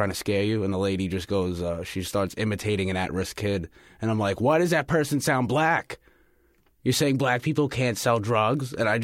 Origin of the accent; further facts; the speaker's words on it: Staten Island, New York, United States; I grew up in Staten Island. I talk like my father knows someone. That's the type of voice I have.